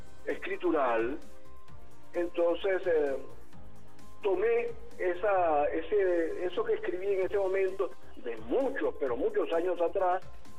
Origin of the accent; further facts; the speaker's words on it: Potreritos, Zulia, Venezuela; en el municipio La Cañada de Urdaneta, repito, de donde soy, por cierto, ese municipio tiene 5 parroquias, una de las cuales se llama Potreritos, que es donde exactamente, que es donde nací yo